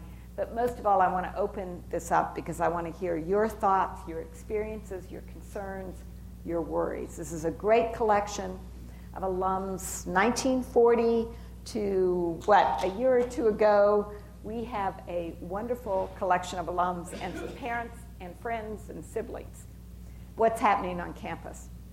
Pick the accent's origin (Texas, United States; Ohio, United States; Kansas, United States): Kansas, United States; Salina; I grew up in Kansas, in Salina. So every time we had a family vacation, we came to Denver and we stayed in the Bugs Bunny Motel, which is still here